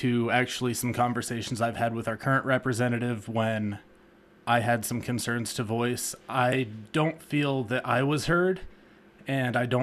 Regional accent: Washington, United States; I'm 26 years old, born and raised in Washington. I've lived in the county my entire life.

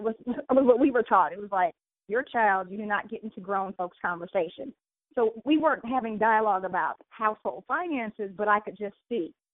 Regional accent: Midwest, United States; my backstory is, you know, I grew up in the Midwest

